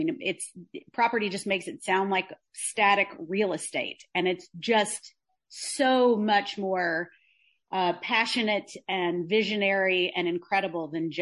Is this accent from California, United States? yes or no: no; Lawrenceburg, Kentucky, United States; now in Lexington, United States; Well, I'm from Anderson County in Lawrenceburg. I live in Lexington, but my people go back in Anderson County about seven generations on one side and five on the other.